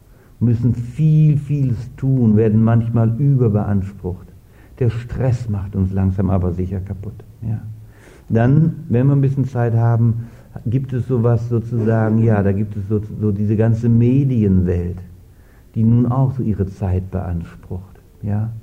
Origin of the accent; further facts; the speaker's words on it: Germany; moved away as an adult; now in Austria; ich komme ja nun aus der Bundesrepublik, lebe jetzt seit 6 Jahren hier. Und muss sagen, ich fühle mich also seltsam wohl, würde ich sagen, in Österreich